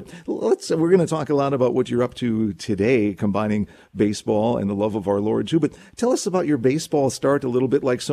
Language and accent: English; Minnesota, United States; I'm a baseball fan as well, growing up in Minnesota, wanting to be the next Harmon Killebrew from back in the day.